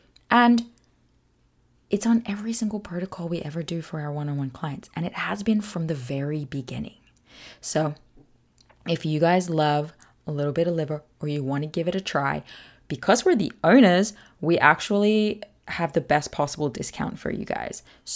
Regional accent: Sydney, New South Wales, Australia; I'm from Sydney, but my sister lives in Brisbane.

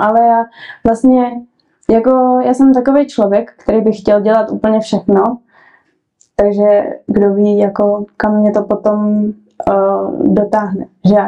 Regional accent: Česká Lípa, Liberec Region, Czechia; my, co jsme z Lípy, protože ona, jako, je to krásné město, ale zároveň je hrozně maličkatý.

